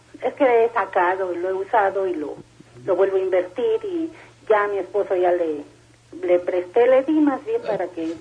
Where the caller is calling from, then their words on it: Ecatepec, State of Mexico, Mexico; Hablo de aquí de Catepec, de Fuentes de Aragón.